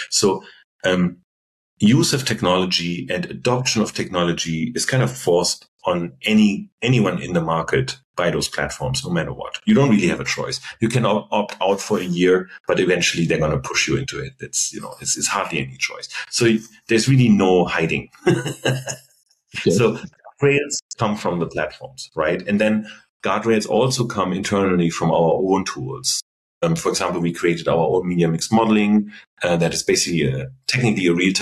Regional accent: Germany; English is a second language; I'm very German with that because I'm from Germany.

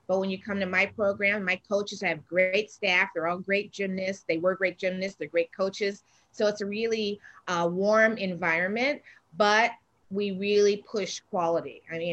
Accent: Detroit, Michigan, United States; But I grew up in Detroit, so I'm from Detroit, Michigan.

